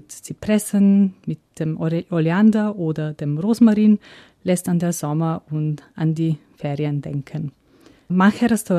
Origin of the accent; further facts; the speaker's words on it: Slovenia; Ich freue mich, Ihnen heute mein Heimatland Slowenien zu präsentieren und einige Reisetipps zu geben. … bin Direktorin des Slowenischen Tourismusbüros hier in Österreich mit dem Sitz in Wien.